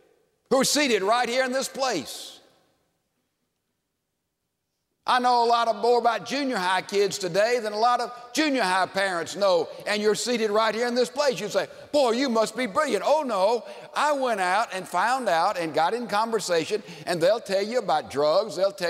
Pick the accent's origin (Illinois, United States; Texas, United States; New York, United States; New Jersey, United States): Texas, United States; Houston; I'm from Houston, Texas.